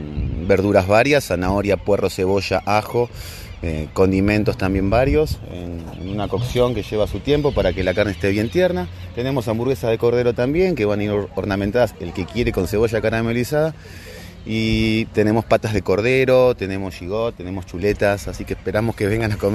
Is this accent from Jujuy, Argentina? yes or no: no; Buenos Aires, Argentina; now in San Marcos Sierras, Argentina; Yo estoy viviendo en San Marcos Sierras hace ya un año y medio, soy de Buenos Aires